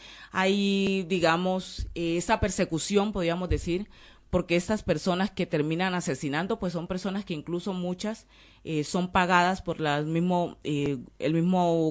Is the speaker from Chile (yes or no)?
no; Colombia; cómo nosotros como colombianos vamos a garantizar como país